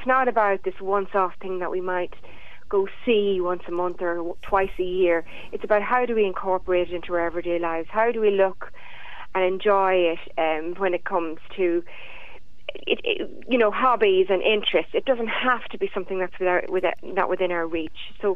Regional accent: Dublin, Leinster, Ireland; We are, as Irish people, as Dublin people, we are just... It's very much part of our lives, our daily lives

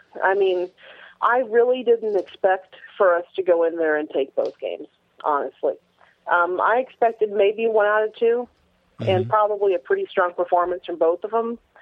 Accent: St. Louis, Missouri, United States; moved away; Yeah, well, you know, I'm from St. Louis, but I've lived down here for a really long time

